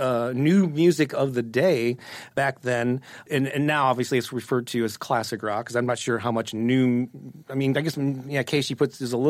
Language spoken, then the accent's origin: English; St. Louis, Missouri, United States; a lot of listeners to this podcast will not live in St. Louis